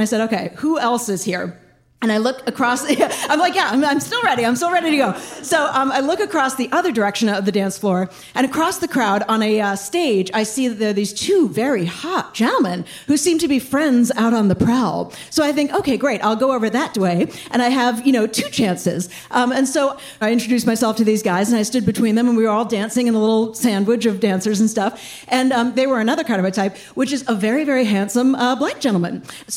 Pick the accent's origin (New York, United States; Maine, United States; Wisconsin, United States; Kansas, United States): New York, United States; New York City; I grew up in New York City. I went to an all-girls private school from kindergarten through 12th grade.